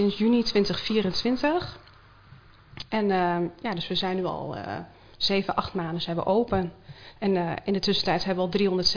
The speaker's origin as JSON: {"language": "Dutch", "town": "Vriezenveen", "region": "Overijssel", "country": "Netherlands", "said": "Ik kom uit Friezeveen, ik ben 28 jaar"}